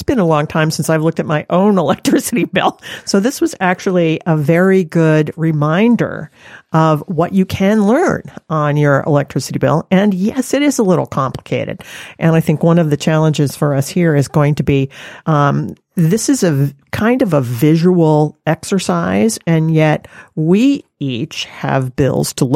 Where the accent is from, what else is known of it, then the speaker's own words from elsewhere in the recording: Maine, United States; particularly in my home state of Maine, where I was working at the time